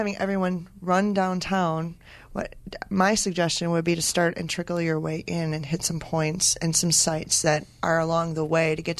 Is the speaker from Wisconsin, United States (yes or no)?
yes; Oak Creek, Wisconsin, United States; I'm from Oak Creek, and the south side, Grand Park was, my grandpa lived three blocks from there